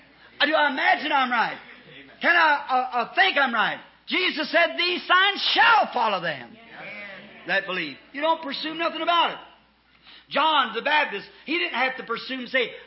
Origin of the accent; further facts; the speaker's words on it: Ireland; I said, first, being Irish, I thought I'd go down to the Irish church.